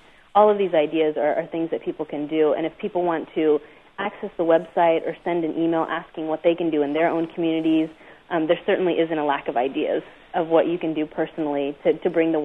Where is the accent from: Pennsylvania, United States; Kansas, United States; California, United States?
Kansas, United States; Was a communication studies major with an emphasis in intercultural communication. Born and raised in Kansas.